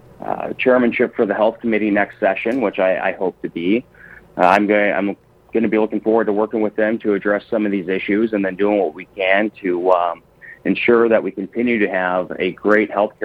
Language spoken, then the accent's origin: English; Marinette, Wisconsin, United States; I grew up in Marinette, Wisconsin, northeast, right on the Wisconsin-UP border.